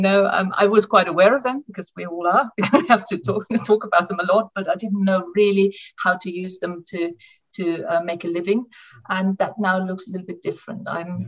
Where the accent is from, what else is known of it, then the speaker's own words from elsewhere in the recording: Carinthia, Austria; moved away as an adult; also born or lived in Graz; I grew up in Graz and in Carinthia. I've moved from a town, a city, the second biggest city actually, age 4, to the countryside. And this is where I lived until I was 18, and then left home to study.